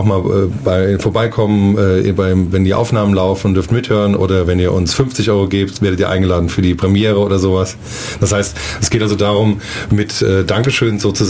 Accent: Berlin, Germany; Ich komme aus Berlin und bin bei startnext.de.

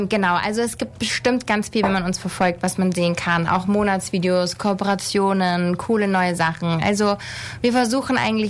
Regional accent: Neu-Ulm, Bavaria, Germany; ich komme tatsächlich aus Neu-Ulm.

